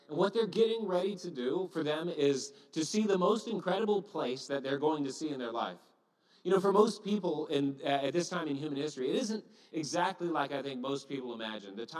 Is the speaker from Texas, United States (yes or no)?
no; California, United States; I come from Southern California. It's really expensive to live.